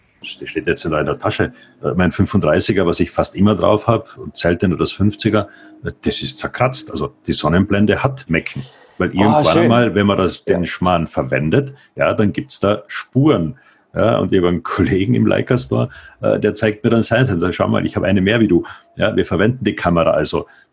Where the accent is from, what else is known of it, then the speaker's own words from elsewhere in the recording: Austria; für mich als Österreicher